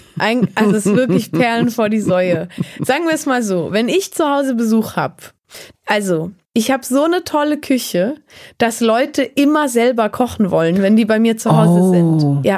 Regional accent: Valais, Switzerland; Das Raclette ist bei uns im Wallis ja wirklich, also das ist bei uns so ein Aushängeschild.

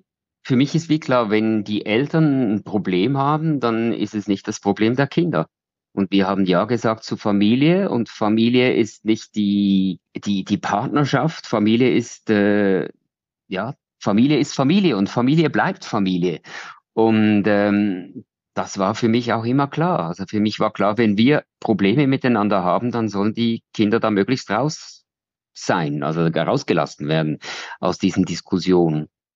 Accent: Switzerland; ich komme aus der Schweiz. Ich bin Journalist, ich bin 57.

